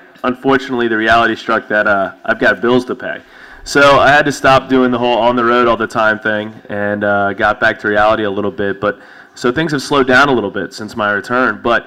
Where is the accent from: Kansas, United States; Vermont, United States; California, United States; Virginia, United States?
Virginia, United States; Charlottesville; No, I'm actually from Charlottesville.